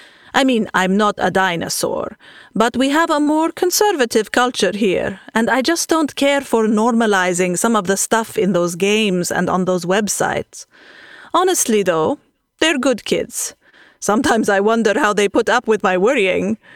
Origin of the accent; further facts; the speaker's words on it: Jordan; So, I'm from Jordan, and every time my kids turn on their tablets or phones, I worry.